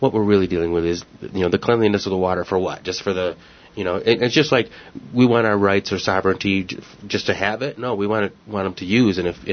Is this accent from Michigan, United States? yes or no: yes; Michigan, United States; I'm from Michigan, and you know, along the Tittabawassee River, downstream from the Dow plant in Midland